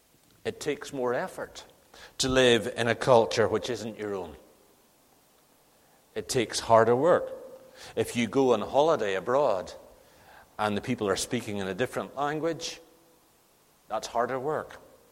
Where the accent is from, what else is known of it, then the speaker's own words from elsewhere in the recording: Northern Ireland, United Kingdom; the features of growing up in Northern Ireland and of travelling through the countryside in Northern Ireland